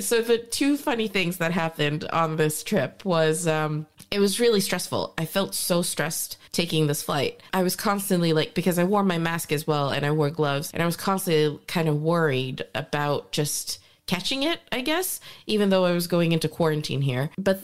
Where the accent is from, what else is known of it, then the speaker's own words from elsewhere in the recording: Gothenburg, Västra Götaland, Sweden; So everybody ended up, Gothenburg, yeah.